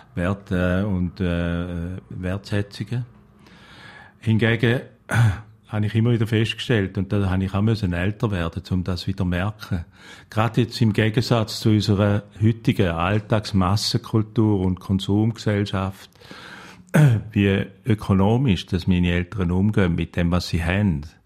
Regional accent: Switzerland; wo wir dann ein bisschen auf einem Klischee behaftet werden, auch als Schweizer drauf.

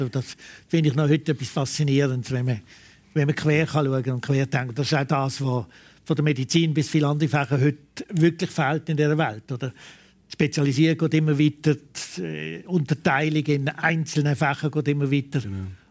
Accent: Basel, Basel-Stadt, Switzerland; wenn man in Basel aufgewachsen ist. Oder? Wir sind relativ nahe an der Grenze aufgewachsen. Wir sind als Kind mit dem Velo ins Elsass und nach Frankreich.

